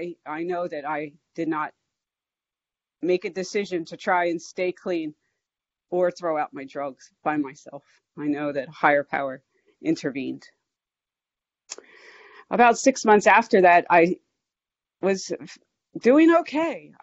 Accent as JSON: {"language": "English", "town": "Philadelphia", "region": "Pennsylvania", "country": "United States", "tie": "born or raised there", "said": "When I was growing up in, I grew up in North Philadelphia, pretty tough little section of town."}